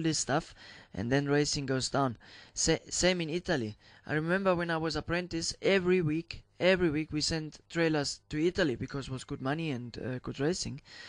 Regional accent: Cologne, North Rhine-Westphalia, Germany; English is a second language; I know it from Germany, you know. I come from Cologne. That's also a big city, and we have a lot of traffic

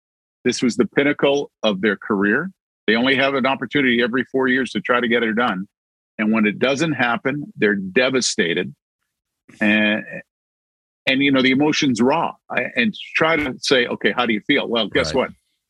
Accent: Hamilton, Ontario, Canada; I grew up in Hamilton

